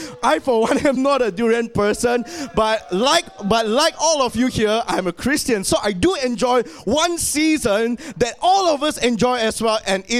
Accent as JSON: {"language": "English", "country": "Malaysia", "said": "But I believe as Malaysian, even though all year round it's just summer and summer and summer"}